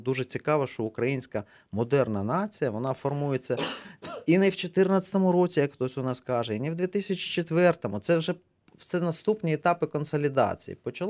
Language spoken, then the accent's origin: Ukrainian; Simferopol, Crimea, Ukraine; Я сам з Сімферополя, да, мене це коробить внутрішньо.